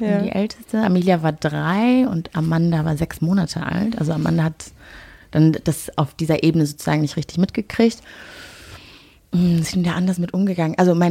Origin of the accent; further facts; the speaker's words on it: North Rhine-Westphalia, Germany; Ich sage auch ganz oft, ich komme aus dem Pott und dann sagen so, und wo genau? Und dann kommt am Ende raus, dass es eigentlich am linken Niederrhein ist.